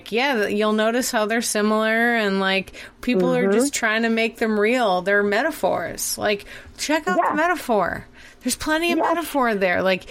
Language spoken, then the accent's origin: English; Boston, Massachusetts, United States; moved away as an adult; now in Dallas, United States; I'm from Boston. My parents were like, okay, I guess we will let you move to Dallas, Texas.